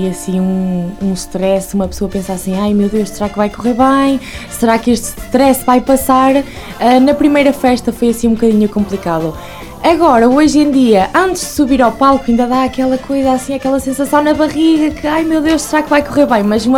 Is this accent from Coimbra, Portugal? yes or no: no; Mirandela, Bragança, Portugal; porque nós somos de Mirandela